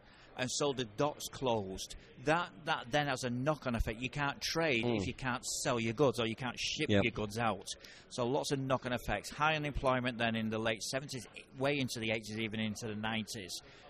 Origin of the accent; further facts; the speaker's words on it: Salford, North West England, United Kingdom; Well, Salford in the late 70s, 1970s, 1980s became an area of very high unemployment.